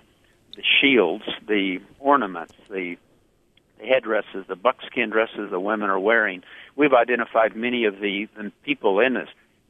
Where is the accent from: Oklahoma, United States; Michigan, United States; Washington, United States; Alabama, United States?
Oklahoma, United States; And, of course, growing up in Oklahoma, Indian heritage myself, we're used to the mannerisms and the syntax of speech and certain behavior.